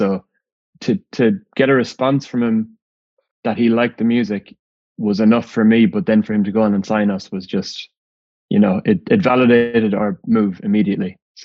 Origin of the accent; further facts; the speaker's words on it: Ireland; I'm Irish through and through as far as I know